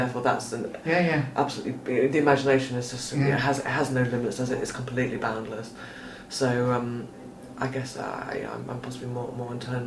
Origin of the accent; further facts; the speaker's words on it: England, United Kingdom; also born or lived in Jersey; I wasn't raised on Jersey. I was born in Jersey. We moved to England when I was young, so I returned to Jersey a lot, and my family are there.